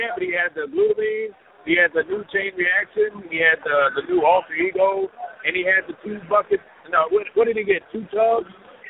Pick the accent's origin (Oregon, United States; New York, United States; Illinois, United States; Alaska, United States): Illinois, United States; Kankakee; I'm from Kankakee, off of Illinois.